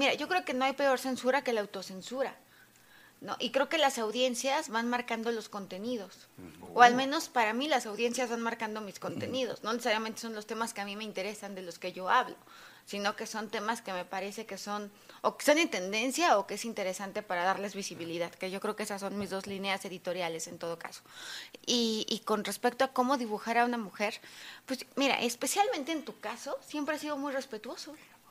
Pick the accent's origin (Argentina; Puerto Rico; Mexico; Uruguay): Mexico; Soy mexicana.